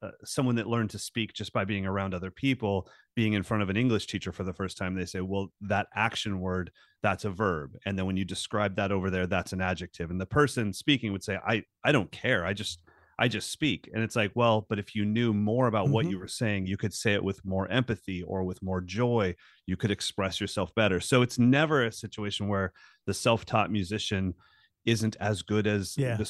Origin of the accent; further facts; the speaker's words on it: California, United States; By the way, just as a Californian, I heard something during your news segment about 60 mile an hour winds